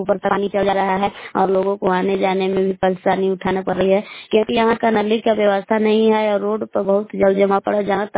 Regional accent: Haryana, India; हरियाणा की निवासी हूँ

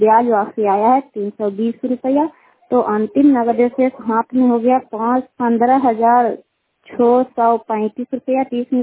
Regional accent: Kukahariya, Bihar, India; कुकहरिया के रहने वाले हैं, रुखाई पंचायत चंदी प्रखंड नालंदा जिला के निवासी हूँ।

